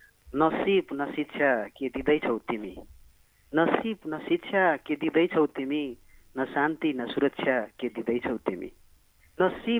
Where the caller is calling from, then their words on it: Kohalpur, Lumbini Province, Nepal; म कोहलपुरबाट